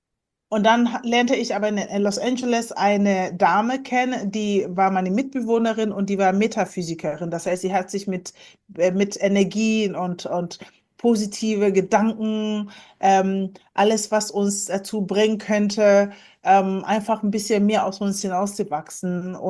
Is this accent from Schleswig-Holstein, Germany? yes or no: yes; Kiel, Schleswig-Holstein, Germany; Also ich bin ja in Kiel aufgewachsen